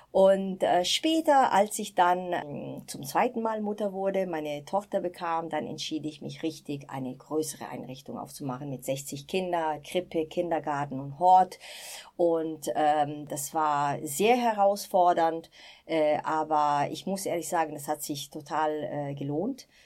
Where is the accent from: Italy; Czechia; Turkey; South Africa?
Italy; Rome, Lazio; moved away as an adult; now in Germany; Also ich komme aus Rom, bin sozusagen mit 19 etwa nach Deutschland gekommen